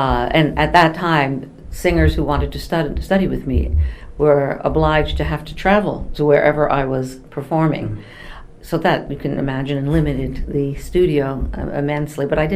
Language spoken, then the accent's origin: English; New York City, New York, United States; the exposure I had growing up in New York as well afforded me the opportunity to see everything, not to mention just observing people in life in New York, sitting on subways.